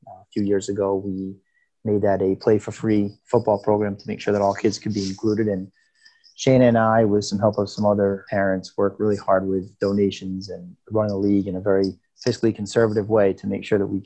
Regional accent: Westerly, Rhode Island, United States; And I grew up in Westerly. My mom was from Pawcatuck, my dad from Westerly

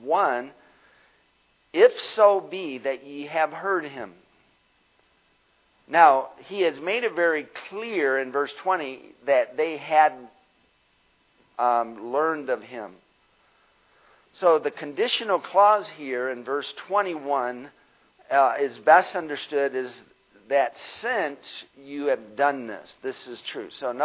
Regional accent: Michigan, United States; "Where are you from?" "Michigan." "Well, I'm from Michigan."

